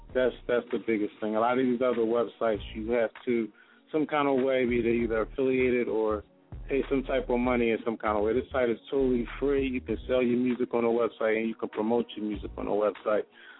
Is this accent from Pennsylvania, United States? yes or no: yes; Philadelphia, Pennsylvania, United States; and we're from Philadelphia, so. Sort of Philly background.